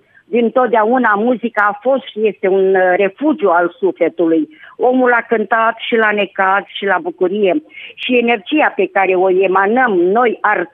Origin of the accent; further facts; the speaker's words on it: Vrancea County, Romania; born there; Sunt mândră că m-am născut în Vrancea, spun de fiecare dată acest lucru